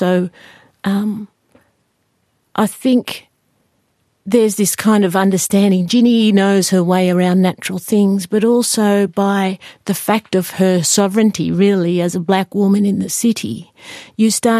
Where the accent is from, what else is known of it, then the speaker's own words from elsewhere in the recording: Sydney, New South Wales, Australia; born there; I was born on Sydney, but I do not belong here.